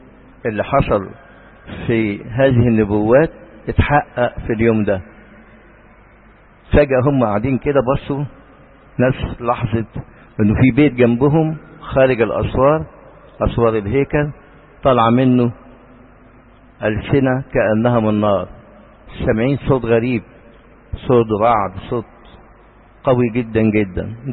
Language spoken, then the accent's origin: Arabic; Egypt; أنا مصري،